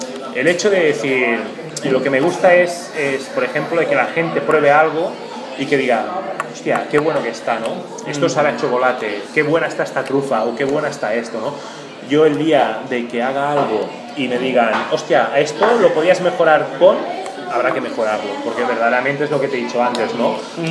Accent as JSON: {"language": "Spanish", "town": "Lleida", "region": "Catalonia", "country": "Spain", "said": "A mí me tira mucho mi tierra, que es Lérida."}